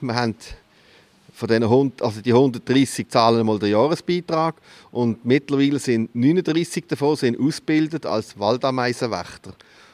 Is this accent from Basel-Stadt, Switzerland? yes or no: yes; Basel, Basel-Stadt, Switzerland; ich bin eben in Basel aufgewachsen, ist mein Schicksal. Aber mein Vater ist ein Entlebucher. Von dem her bin ich back to the roots gegangen damals. Gell? Aber ist jetzt auch schon seit 84